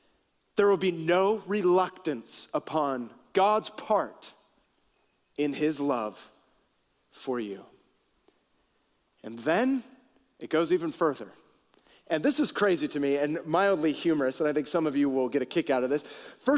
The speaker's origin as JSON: {"language": "English", "town": "Napa", "region": "California", "country": "United States", "tie": "born there", "said": "I was born in Napa, so represent."}